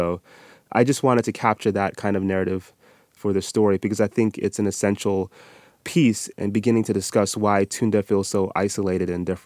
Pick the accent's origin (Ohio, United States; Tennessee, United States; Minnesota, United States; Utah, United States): Utah, United States; So I experienced something similar when I was quite young, growing up in Utah.